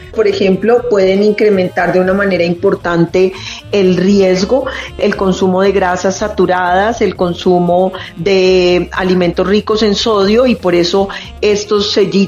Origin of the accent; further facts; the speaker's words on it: Colombia; En mi país, en Colombia, los impuestos asociados al licor y a los cigarrillos van para el sistema de salud